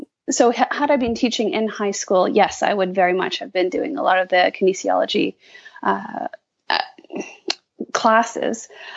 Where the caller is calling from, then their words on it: Pickering, Ontario, Canada; I'm joining you from Ontario, Canada. In fact, just outside Toronto in a place called Pickering.